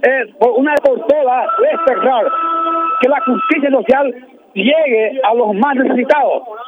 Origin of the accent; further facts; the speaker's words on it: Paraguay; todos necesitamos un trabajo digno que todos lo merecemos como paraguayos.